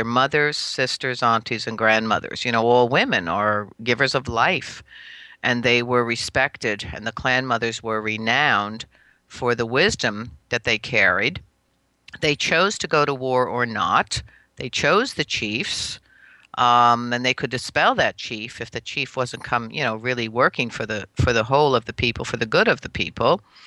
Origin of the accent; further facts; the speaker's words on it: New York, United States; I grew up here in the Hudson Valley. I was born here on Turtle Island. I was right. born actually in this area in the Hudson Valley, yeah, upstate New York.